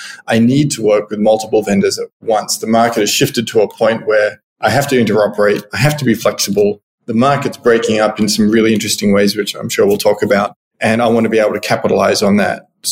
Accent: Tasmania, Australia; I'm a left-handed homeschooled Tasmanian. So I was born in Tasmania, which is an island off the coast of Australia.

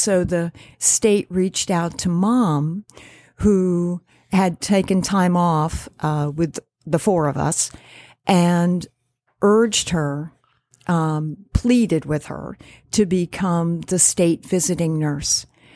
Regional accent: Block Island, Rhode Island, United States; also born or lived in Providence; I was born in Providence in 1957, but my parents were moved here, actually, in 1957, I was 1958, my parents moved here. They were a young couple in Warwick.

